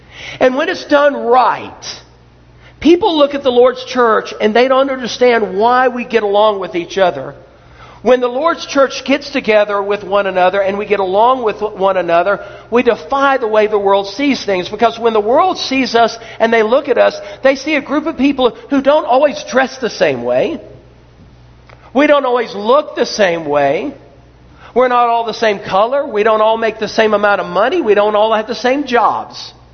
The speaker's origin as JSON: {"language": "English", "country": "United States", "tie": "born or raised there", "said": "He grew up in a third world country. I grew up in America."}